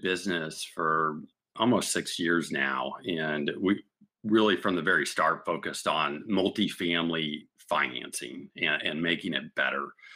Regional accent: Kansas City, United States; moved away as an adult; now in St. Louis, United States; I'm from Kansas City, and I ended up moving to St. Louis

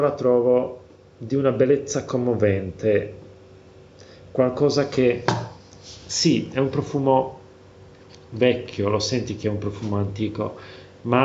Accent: Slovakia; Italian is a second language; Ok, allora, io sono cresciuto in Slovacchia, ex Cecoslovacchia.

